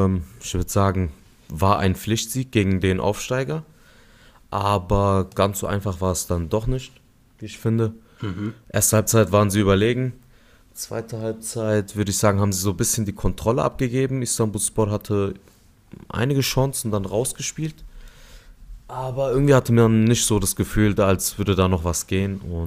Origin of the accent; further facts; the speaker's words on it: Adana, Turkey; meine Heimatstadt Adana